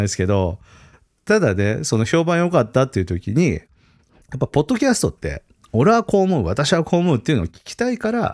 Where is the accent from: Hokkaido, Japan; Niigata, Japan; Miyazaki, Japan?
Hokkaido, Japan; born there; 僕北海道生まれなんで、まあ、道民は大体優しいとかね